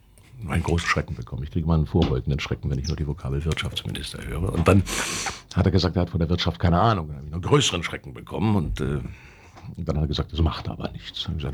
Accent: West Germany, Germany; als Bundesbürger, als Wessi

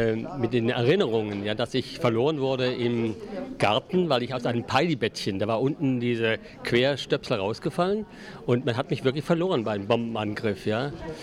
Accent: Berlin, Germany; Nee, ich komme aus Berlin.

